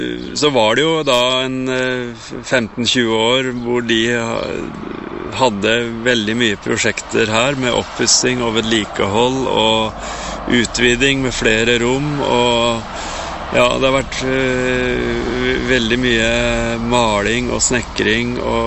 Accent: Valdres, Innlandet, Norway; Og hun fant jo mannen sin i Valdres og flyttet dit, så derfor er jo jeg født og oppvokst i Valdres.

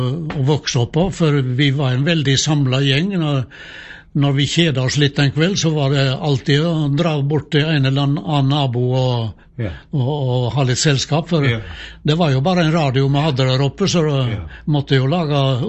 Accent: Kielen, Vestland, Norway; jeg kommer ifra Kielen, vet du. Der vokste jeg opp, og der gikk jeg alle 7 årene mine på folkeskolen.

